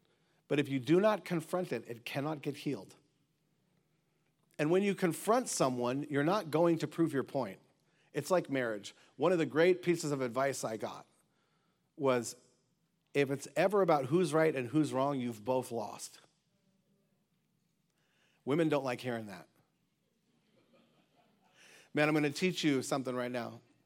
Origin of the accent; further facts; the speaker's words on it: United States; where I grew up in the North